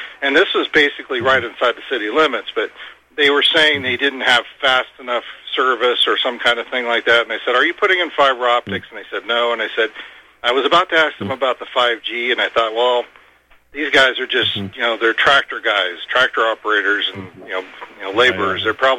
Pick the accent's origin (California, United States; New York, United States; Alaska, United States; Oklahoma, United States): California, United States; I'm from California originally, the city I lived in California